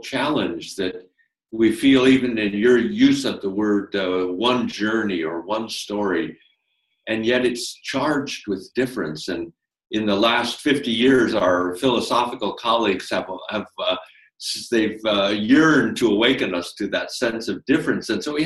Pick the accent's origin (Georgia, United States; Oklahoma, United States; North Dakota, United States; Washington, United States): North Dakota, United States; I come from North Dakota, and so I grew up in a part of the world where Lakota and Dakota and Nakota people in that region, the different dialectical groups of people